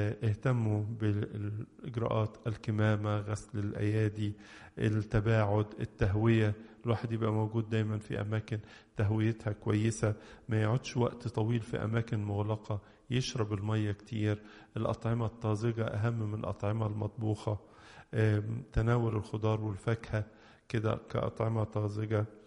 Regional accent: Egypt; ومعروف عننا كمصريين كلنا أننا شعب نحب الله وشعب متدين.

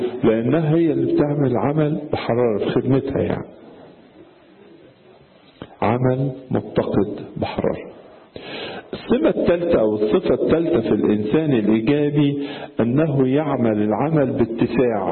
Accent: Egypt; أحيانا عندنا في مصر بيوصفوا الستات

